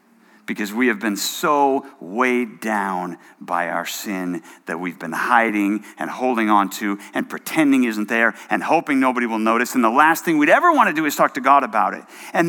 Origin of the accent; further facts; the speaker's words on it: New England, United States; So Annie and I, she's from California. I'm from New England. But we both grew up in blue-collar, small-town kind of contexts.